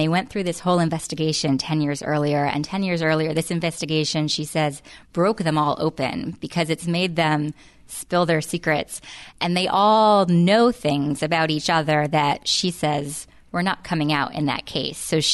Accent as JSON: {"language": "English", "region": "New Jersey", "country": "United States", "tie": "born or raised there", "moved": "yes", "lives_now": "North Carolina, United States", "said": "I grew up in New Jersey and I moved to North Carolina over a decade ago, and it's a drive that I do often because I have a lot of family up in New Jersey still."}